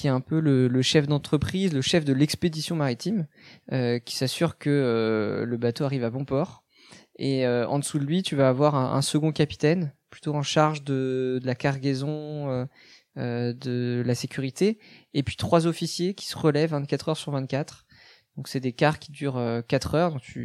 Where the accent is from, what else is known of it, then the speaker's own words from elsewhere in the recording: Concarneau, Brittany, France; j'ai 29 ans. J'ai grandi à Concarneau, en Bretagne, au bord de la mer.